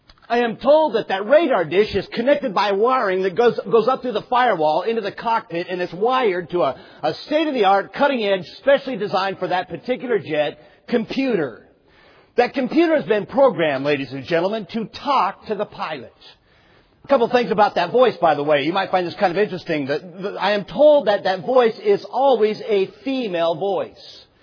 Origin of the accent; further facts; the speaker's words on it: Seattle, Washington, United States; My dad was an engineer for Boeing. That's why I was raised in Seattle.